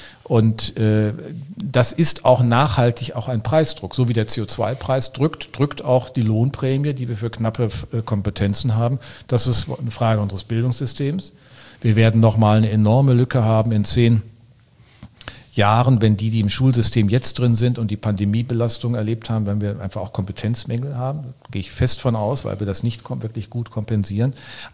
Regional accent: Rhineland, Germany; born there; für den gebürtigen Rheinländer

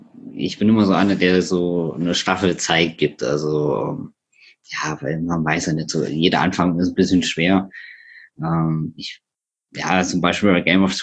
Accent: Hesse, Germany; bin 30 Jahre alt und ich komme aus Nordhessen, also näher gesagt aus der Nähe von Kassel.

